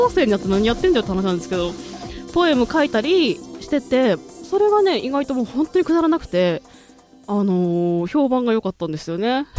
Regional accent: Aomori, Japan; 私ご存知の通り青森出身です。母も青森出身です。

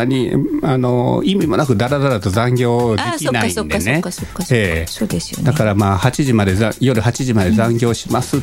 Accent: Osaka, Japan; まあ根が大阪人なんで、あの黙ってるよりもおしゃべりしてる方が好きなんで

